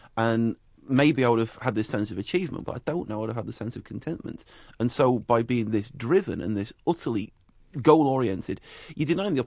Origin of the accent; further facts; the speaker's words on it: England, United Kingdom; now in Pukekohe, New Zealand; I never, when I was a teenager and growing up in England, said, you know, one day I'm going to move to New Zealand and I'm going to live in Pukekohe